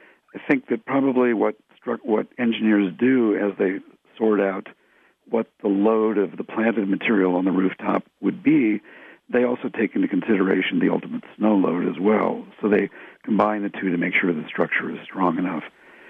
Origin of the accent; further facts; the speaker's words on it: Midwest, United States; Actually, I say it both ways. I'm from the Midwest, too.